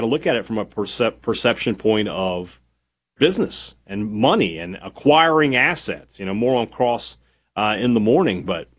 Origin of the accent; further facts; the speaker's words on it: Vicksburg, Mississippi, United States; maybe I'm just biased because I know the family and I'm from Vicksburg